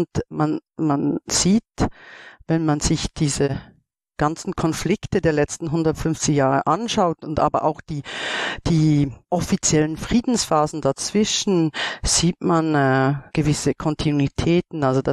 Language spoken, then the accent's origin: German; Switzerland; wie man hört, ich komme aus der Schweiz.